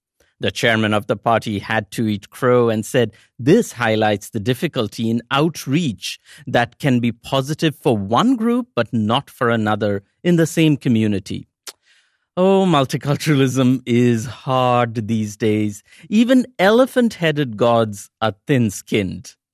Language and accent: English; India; Growing up in India, it was incredible to read this story and know that even in our ancient myths, the handsome, super athletic school jock didn't always win the race.